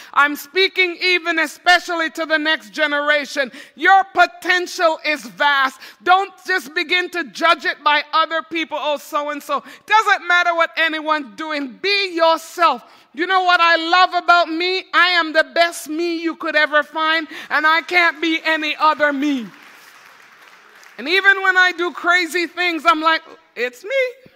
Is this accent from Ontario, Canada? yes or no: no; Quebec, Canada; I remember growing up in Quebec when I was very, younger teenager, and my parents had moved to Ottawa, and I moved back to Montreal to take the job with Air Canada.